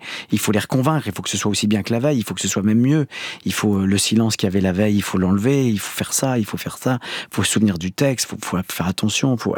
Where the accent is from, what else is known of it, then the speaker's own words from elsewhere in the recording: Grand Est, France; moved away; J'ai dit « bah, en fait, moi, j'ai grandi dans les Vosges. »